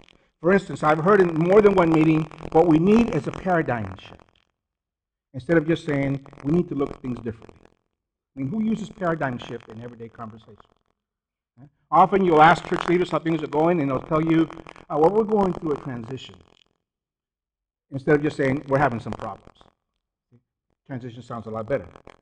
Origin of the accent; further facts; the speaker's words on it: Texas, United States; I grew up in South Texas, and I remember having a friend that had moved down from one of the northern states